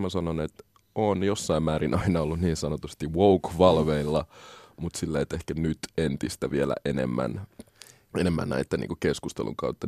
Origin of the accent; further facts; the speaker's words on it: Helsinki, Uusimaa, Finland; mä oon kasvanut Koillis-Helsingissä, Malmilla, joo, ollut tosi monikulttuurinen ystäväpiiri